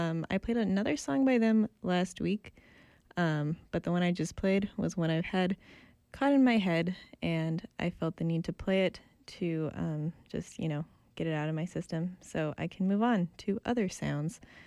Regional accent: Edmonton, Alberta, Canada; now in Vancouver, Canada; my hometown, that town being Edmonton, Alberta. First, because I lived there my whole life, right up until I came to UBC, and it's a very special place to me, with piles of nostalgia rooted there.

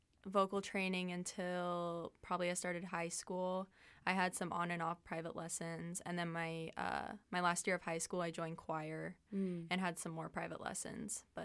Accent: Pendleton, Oregon, United States; so the band was formed in 2014 at the Pendleton Rock and Roll Camp in my hometown, Pendleton, Oregon.

